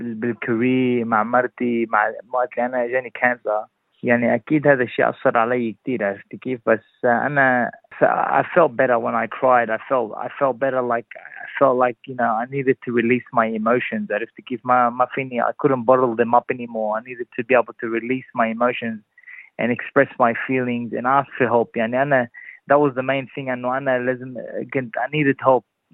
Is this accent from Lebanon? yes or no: yes; Lebanon; now in Australia; إحنا لبنانية وكنا في مدرسة أسترالية.